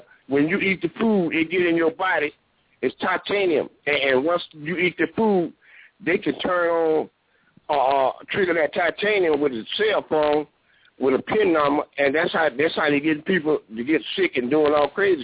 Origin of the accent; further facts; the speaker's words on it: Fort Lauderdale, Florida, United States; I'm from Lauderdale, Brother Ray.